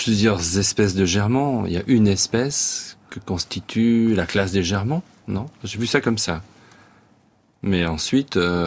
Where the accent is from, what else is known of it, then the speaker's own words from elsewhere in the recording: Bourgogne-Franche-Comté, France; moved away; Donc, depuis que j'ai quitté le Jura, c'était il y a quand même maintenant pas mal d'années, même pas mal de décennies, eh bien, j'essaie de me corriger.